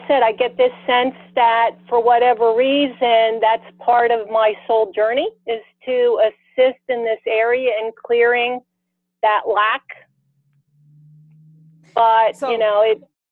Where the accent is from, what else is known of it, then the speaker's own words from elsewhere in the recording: Pennsylvania, United States; And they're from Minnesota, but I was raised in Pennsylvania